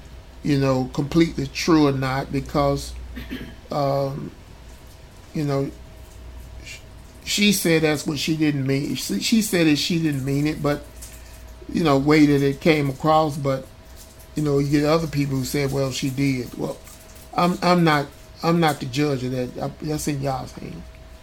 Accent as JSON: {"language": "English", "country": "United States", "said": "It's just like me again saying I'm American."}